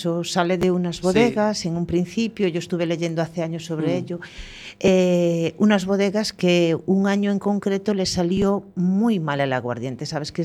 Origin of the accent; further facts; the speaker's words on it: Galicia, Spain; como buenos gallegos no queremos tirar nada